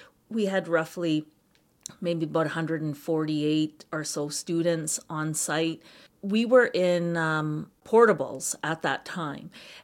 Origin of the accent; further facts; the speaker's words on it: Red Lake, Ontario, Canada; and I am originally from Red Lake, Ontario.